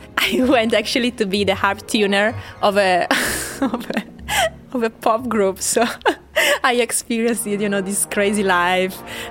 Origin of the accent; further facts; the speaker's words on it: Italy; English is a second language; I come from Italy and I play the harp.